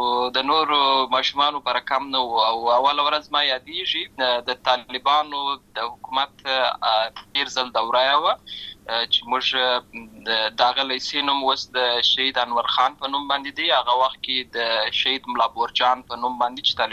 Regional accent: Uruzgan, Afghanistan; also born or lived in Lashkar Gah; زه په اصل کې د وروزګان ولایت یم اما زه په هلمند ولایت لشکرګاه کې پیدا شوی یم.

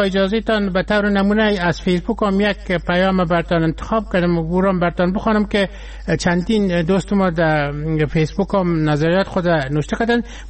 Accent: Afghanistan; ما هم از افغانستان هستیم

